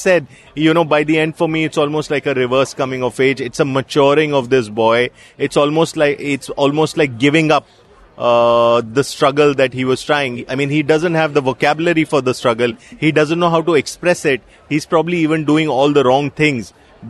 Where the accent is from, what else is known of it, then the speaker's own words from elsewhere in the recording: India; some of the things that I had felt as an adolescent, as a young man growing up in India.